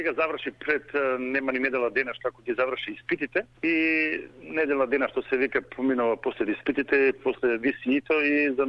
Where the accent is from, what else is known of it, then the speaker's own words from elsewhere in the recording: Skopje, North Macedonia; бидејќи јас сум од Скопје